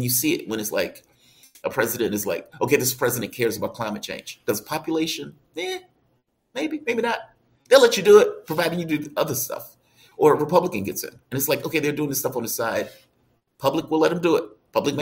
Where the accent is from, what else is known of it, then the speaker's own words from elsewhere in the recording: the South, United States; Keep in mind, I'm from the South.